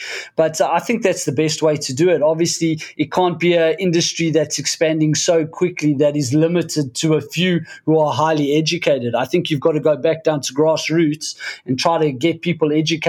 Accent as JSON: {"language": "English", "country": "South Africa", "tie": "born there", "said": "You know, I was born in South Africa, and I'm a big fan of outdoor life"}